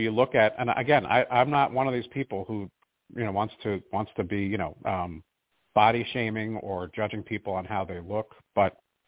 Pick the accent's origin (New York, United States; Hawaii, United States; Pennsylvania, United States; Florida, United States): New York, United States; I grew up on Long Island, about 50 miles east of the city.